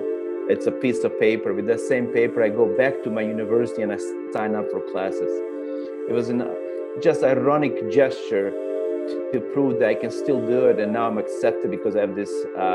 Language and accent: English; Banja Luka, Republika Srpska, Bosnia & Herzegovina; So I was born in Banja Luka, a small town in former Yugoslavia. Now the region is Bosnia and Herzegovina as a country.